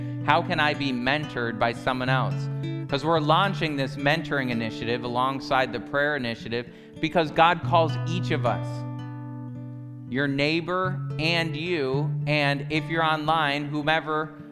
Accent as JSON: {"language": "English", "country": "United States", "said": "We're American in here, so we like to own our rights."}